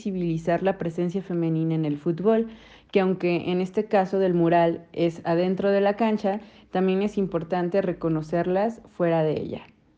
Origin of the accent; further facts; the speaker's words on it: León, Guanajuato, Mexico; soy de León, Guanajuato.